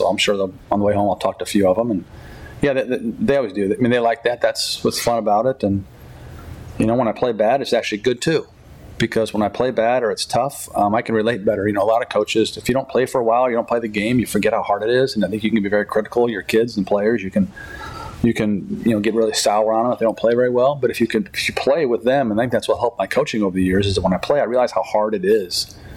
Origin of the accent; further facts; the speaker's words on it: Chicago, Illinois, United States; now in downstate Illinois, United States; I'm a Chicago kid. I don't live in Chicago, but I was born in Chicago and in the near suburbs, and I obviously downstate now.